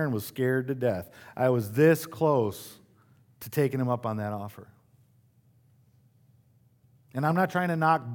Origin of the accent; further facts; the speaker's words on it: Grand Rapids, Michigan, United States; I grew up in Grand Rapids, Michigan at a church plant.